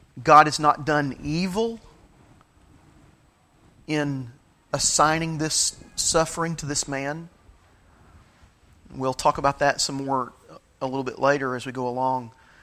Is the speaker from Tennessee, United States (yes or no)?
yes; Tennessee, United States; we grew up in the Tri-Cities of East Tennessee, Kingsport, Bristol, Johnson City.